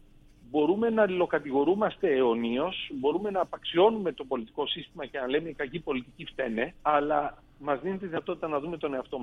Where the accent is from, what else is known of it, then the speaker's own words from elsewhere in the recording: Peloponnese, Greece; Εγώ κατάγομαι από την Πελοπόννησο και να σας πω ότι όλη μου την παιδική ηλικία πηγαίνω ερχόμουν στο χωριό του παππού μου και τη γιαγιά μου με το τρένο.